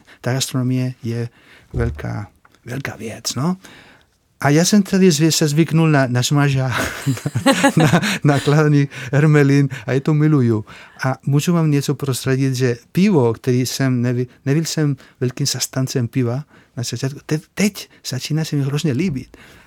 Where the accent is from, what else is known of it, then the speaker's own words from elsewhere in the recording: Spain; now in Czech Republic; Sice jsem Španěl a cítím se Španěl a nepotřeboval jsem změnit občanství. Jsem opravdu rád, že jsem Španěl.